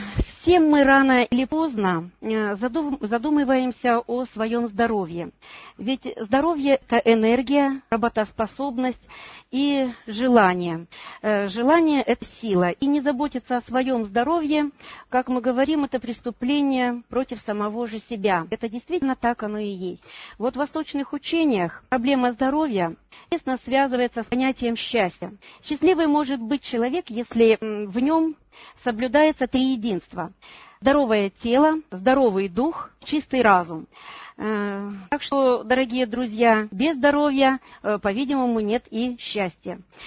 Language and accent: Russian; Komsomolsk-on-Amur, Khabarovsk Krai, Russia; Я нахожусь сейчас в командировке в Приморье, город Спасск-Дальний. Вот, сама я из Комсомольска на Амуре.